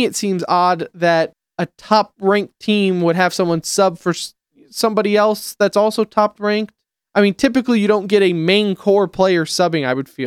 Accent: United States; as an American, I pumping your chest a little bit there, right?

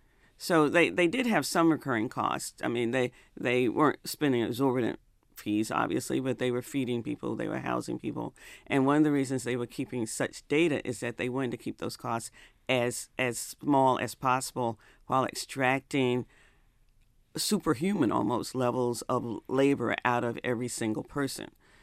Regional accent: the South, United States; I'm from the South, so I can talk about evil

